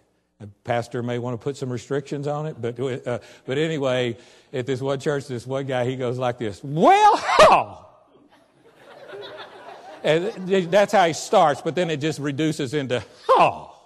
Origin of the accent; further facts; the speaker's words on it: the South, United States; now in Nebraska, United States; Do you know, I'm from down south. I'm sure I've been up Nebraska long enough that I've lost all of my accent.